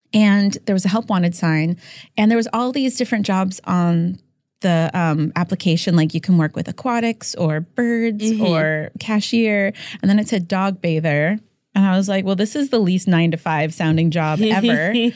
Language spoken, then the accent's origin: English; Los Angeles, California, United States; I got into it just kind of by chance. My mom used to buy cat food at PetSmart. Mm-hmm. And I grew up in the Valley in LA.